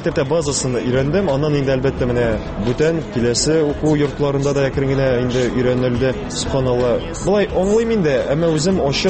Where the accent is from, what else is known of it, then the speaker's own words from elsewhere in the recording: Almetyevsk, Tatarstan, Russia; Беренчедән, үземнең туган ягымда Әлмәт шәһәрендә мин алып баручы буларак та мине беләләр.